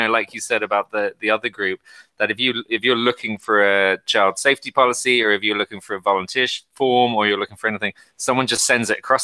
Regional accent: Ireland; And I mean, I'm Irish, so, you know, we're about 10 years behind you

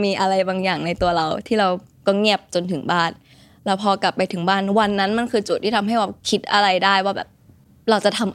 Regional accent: Bangkok, Thailand; now in -; พ่อกับแม่อยู่สำเพ็งเราก็เติบโตมาในสำเพ็งเราก็เลยรู้ว่าเอ้ยแหล่งสำเพ็งมันเป็นแหล่งที่มีของแบบของขายส่ง

